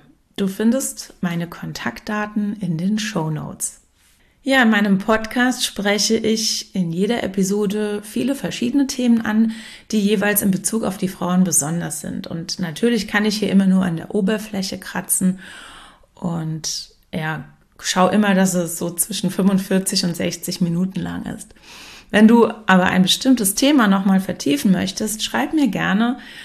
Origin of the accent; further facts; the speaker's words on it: Gau-Heppenheim, Rhineland-Palatinate, Germany; Gau-Heppenheim, mein Heimatort. Ein Weindörfchen in der Mitte von Rheinhessen